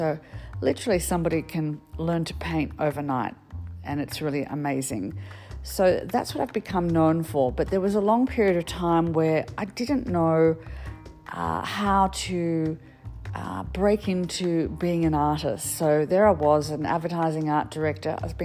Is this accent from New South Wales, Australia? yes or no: yes; Sydney, New South Wales, Australia; I thought I really need to move back to where I grew up in Sydney.